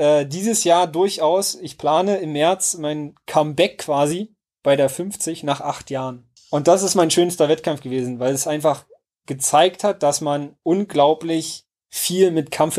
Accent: Werder, Brandenburg, Germany; Also ich komme aus Werder.

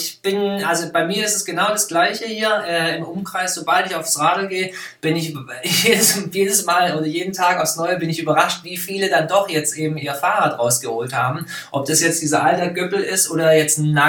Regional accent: Stuttgart, Baden-Württemberg, Germany; ich komme ja hier aus dem Raum Stuttgart Stuttgart

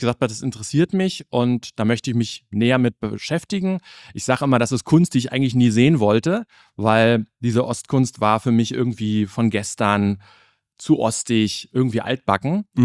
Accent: Berlin, Germany; Ich bin 40 geworden und habe bis dahin mein Leben immer nach vorne gelebt. Also ich bin 84 in Ostberlin geboren und meine ersten Kindheitserinnerungen sind sehr rudimentär an die DDR.

